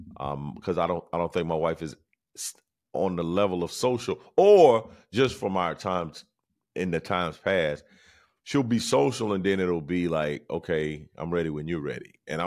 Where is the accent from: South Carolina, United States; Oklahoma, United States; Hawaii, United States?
South Carolina, United States; Camden; we went to the Carolina Cup, which is in my hometown of Camden, South Carolina